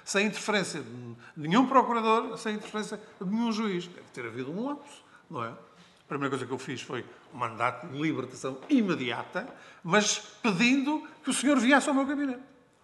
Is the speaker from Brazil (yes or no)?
no; Portugal; a frontalidade não é propriamente uma característica nossa, enquanto portugueses